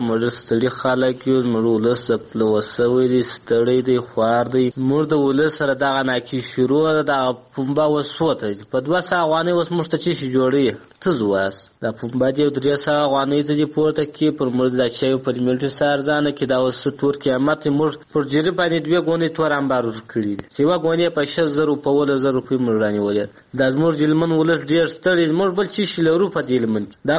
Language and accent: Pashto; Helmand, Afghanistan; موږ د هلمند یو